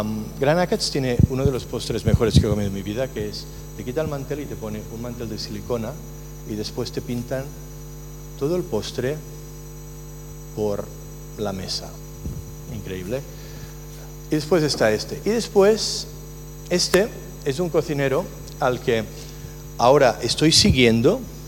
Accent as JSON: {"language": "Spanish", "country": "Spain", "moved": "yes", "said": "yo creo que me fui de España simplemente porque el fútbol era inaguantable. Ahora está peor, pero yo soy de la época del carrusel deportivo, cuando los domingos me tuve que ir de España."}